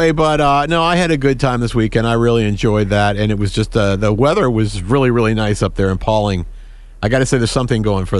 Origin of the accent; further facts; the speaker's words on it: Northeast, United States; I can tell you it's not a Northeast thing because I'm from the Northeast, and we definitely had frosting on the cupcakes when I grew up.